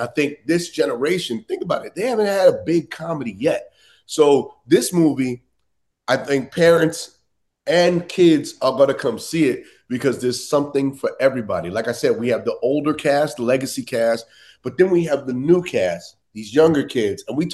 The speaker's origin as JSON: {"language": "English", "region": "New York", "country": "United States", "tie": "born or raised there", "said": "You know, we grew up in New York. New York is not so much color."}